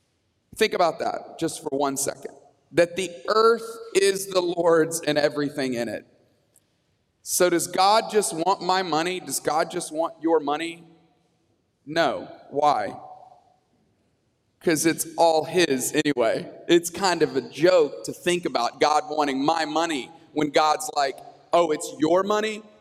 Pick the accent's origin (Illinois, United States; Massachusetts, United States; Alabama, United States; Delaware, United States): Alabama, United States; Tuscaloosa; But I grew up in a church. I grew up in Tuscaloosa, Alabama, and the church that I grew up in, I felt like they talked about money a lot.